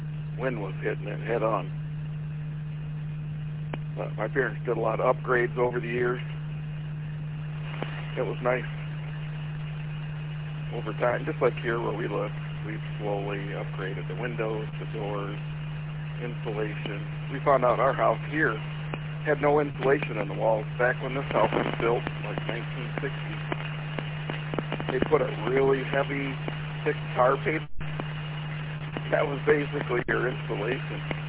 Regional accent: Fenton, Michigan, United States; Oh yeah, I grew up on Runyon Lake, just south of Fenton.

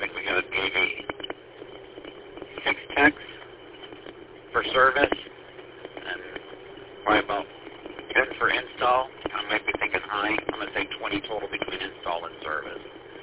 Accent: Clinton Township, Michigan, United States; Well, it's the same with Dixon and Gratiot, where I grew up in Clinton Township.

